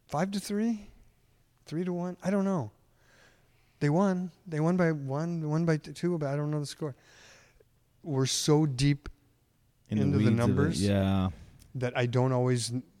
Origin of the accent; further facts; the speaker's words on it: Muskegon, Michigan, United States; now in California, United States; We grew up in Muskegon together. We graduated. We went to rival high schools, graduated same year.